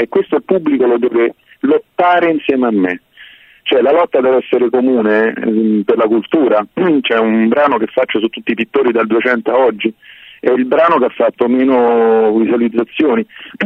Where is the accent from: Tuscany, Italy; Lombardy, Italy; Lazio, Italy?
Lazio, Italy; Rome; invece sono da Roma